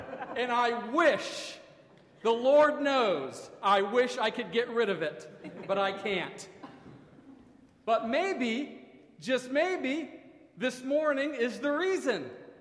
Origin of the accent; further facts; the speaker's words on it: Dayton, Ohio, United States; When I was a young boy growing up near Dayton, Ohio, we only had, at the time, three television stations to choose from